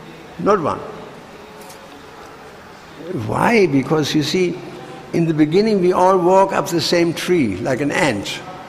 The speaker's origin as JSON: {"language": "English", "country": "Germany", "tie": "born or raised there", "second_language": "English", "said": "I'm asking an American soldier Germany was occupied by the Americans, and they came every day with a huge pot of porridge into the kindergarten with lots of raisins"}